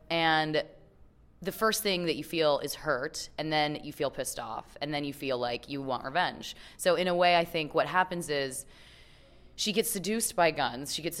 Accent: Utah, United States; now in New York City, United States; I'm from Utah, I didn't grow up around them, and then I live in New York, in New York City

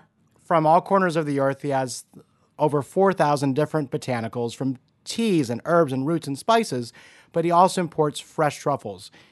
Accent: Louisiana, United States; That's always been a passion of mine growing up in South Louisiana, loving food, loving cooking

